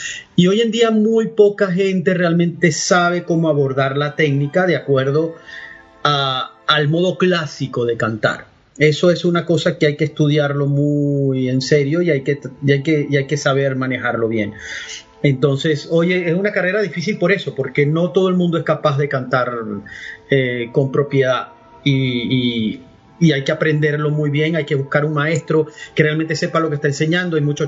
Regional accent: Valera, Trujillo, Venezuela; born there; Yo soy andino. Yo nací en una ciudad que se llama Valera, que es la puerta de los Andes, lo llaman.

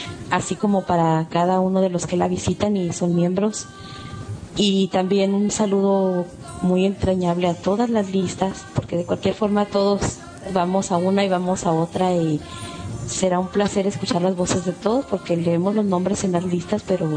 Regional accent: Mexico; de México y tal vez muchos me conozcan, y para los que no saben, vivo en el norte, en el estado de Sonora, que tenemos frontera con Arizona en Estados Unidos.

